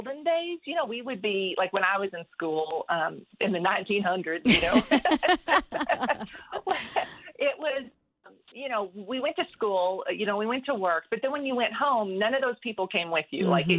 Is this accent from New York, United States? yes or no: no; Oklahoma, United States; I grew up in the Osage County, Oklahoma, off of a gravel back road